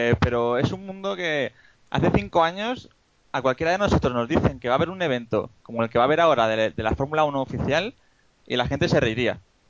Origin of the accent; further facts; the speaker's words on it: Guadalajara, Castilla-La Mancha, Spain; yo soy un chico de Guadalajara, que tengo 25 años.